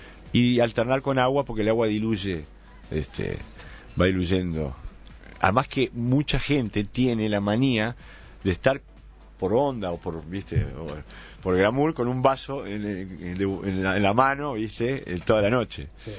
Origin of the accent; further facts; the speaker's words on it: Montevideo, Uruguay; also born or lived in Punta del Este; pues yo prácticamente nací en Punta del Este, entre Punta del Este y Montevideo, porque mis padres, bueno, tenían una residencia en el country